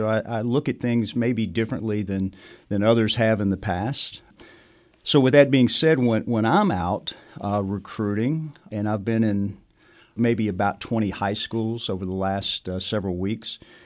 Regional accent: Kentucky, United States; I grew up in Central Kentucky and came here 30-plus years ago after looking around at public schools and private schools and big schools and small schools.

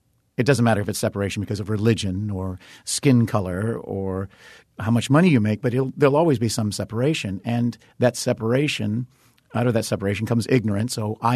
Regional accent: Virginia, United States; But I grew up in Virginia in the South

